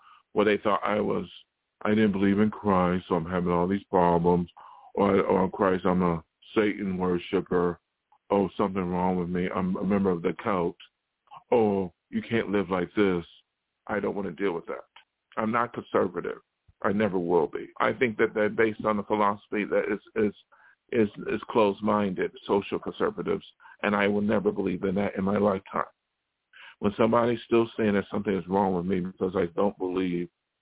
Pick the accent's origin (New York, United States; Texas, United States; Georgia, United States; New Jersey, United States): New York, United States; now in California, United States; That's one reason why I left my hometown. While New York is a very open-minded place, being on the East Coast, people tend to be very ignorant and low